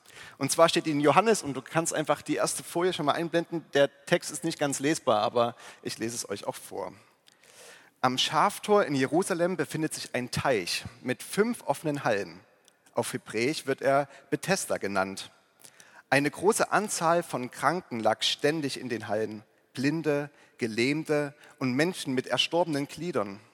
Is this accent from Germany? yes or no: yes; Plauen, Saxony, Germany; ich bin nicht in der christlichen Familie groß geworden. Ich bin im schönen Vogtland in Plauen aufgewachsen, zumindest die ersten 10 Jahre meines Lebens werk in Plauen.